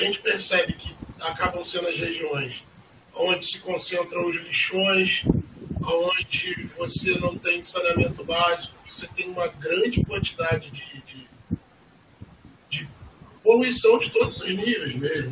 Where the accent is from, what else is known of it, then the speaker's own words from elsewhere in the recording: Rio de Janeiro, Brazil; A gente cresceu no Rio, a gente sabe que desde de quando a gente era criança, essa situação já se estendia, né?